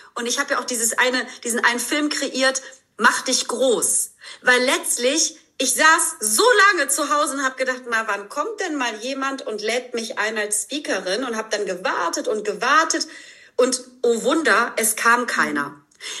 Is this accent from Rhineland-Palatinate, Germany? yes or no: yes; Rhineland-Palatinate, Germany; Ich bin aus dem Ahrtal. Es ist hier meine Heimat.